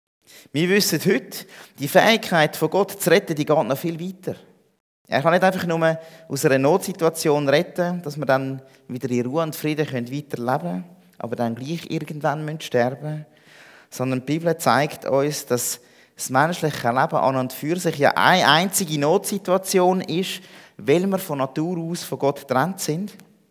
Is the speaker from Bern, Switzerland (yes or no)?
yes; Interlaken, Bern, Switzerland; hier in der Schweiz, wo wir herkommen, und dort, wo ich herkomme, vielleicht noch ein bisschen spezieller in Interlaken und Umgebung